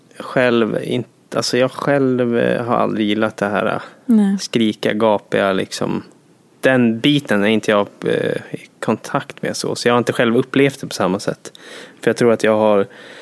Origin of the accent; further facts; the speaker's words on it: Jokkmokk, Norrbotten County, Sweden; moved away; Jag kommer från Jokkmokk och Norrland om man vill säga så. Jag är sån jävla patriot.